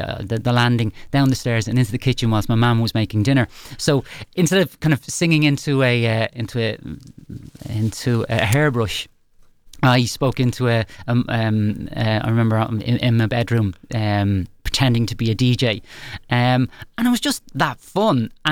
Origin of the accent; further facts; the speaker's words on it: Tallaght, Leinster, Ireland; now in Inchicore, Ireland; I'm from Talla. I currently live in Inchicore, but I lived in Talla for 35 years of my life. So I still see myself as a bit of a Tallafornian.